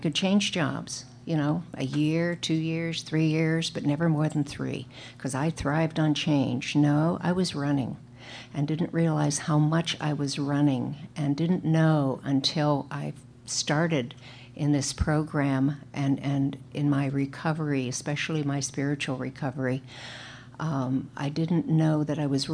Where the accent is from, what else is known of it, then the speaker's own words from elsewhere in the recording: Pittsburgh, Pennsylvania, United States; I grew up in Pennsylvania, in the wonderful steel town, Pittsburgh.